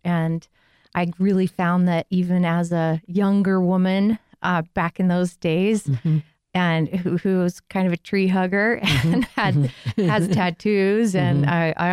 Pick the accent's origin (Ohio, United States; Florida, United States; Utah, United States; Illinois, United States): Utah, United States; Sandy; But I grew up in Sandy, went to Alta High School.